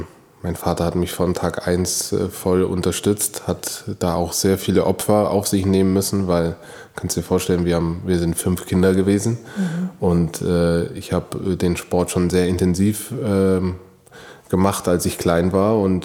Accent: Karlsruhe, Baden-Württemberg, Germany; born there; Aus Deutschland. geboren bin ich in Karlsruhe und bin Sohn einer deutschen Mutter und eines nigerianischen Vaters.

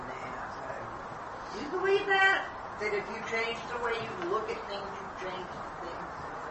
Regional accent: Switzerland; I grew up in Dr. Schaefer's Switzerland, where they were always talking about the world is really there

